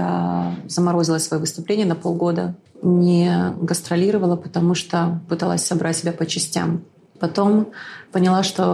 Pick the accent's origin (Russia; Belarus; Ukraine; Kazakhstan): Ukraine; Irpin, Kyiv Oblast; born there; помогать моему родному городу, в котором я родилась, городу Ирпень.